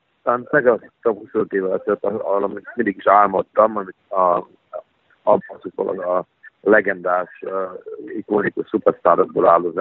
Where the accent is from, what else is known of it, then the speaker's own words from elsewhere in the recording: Budapest, Hungary; Hát én tulajdonképpen egy pesti srác vagyok, aki egész életében zenélt